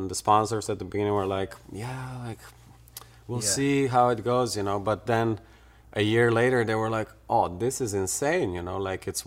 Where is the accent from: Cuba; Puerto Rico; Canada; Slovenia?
Slovenia; I was from Slovenia. Nobody even knew where Slovenia is, you know.